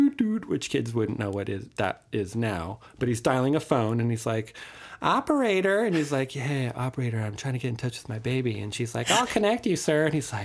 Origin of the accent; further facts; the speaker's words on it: Santa Cruz, California, United States; In the 70s, I was a big OP. I'm from Santa Cruz, bro.